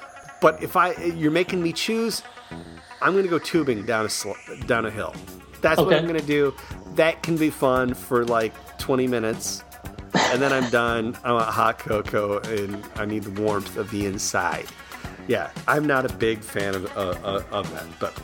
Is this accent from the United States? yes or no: yes; Iowa-Minnesota border, United States; I grew up on the Iowa-Minnesota border, and it gets cold. It gets tons of snow every year.